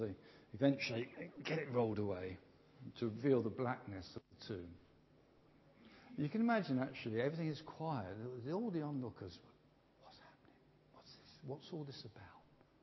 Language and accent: English; England, United Kingdom; As English, British, UK citizens, we tend to be stiff upper lip.